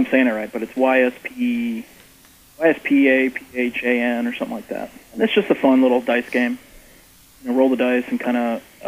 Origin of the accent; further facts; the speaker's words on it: Florida, United States; also born or lived in Massachusetts; I grew up in Florida, but I was born in Massachusetts.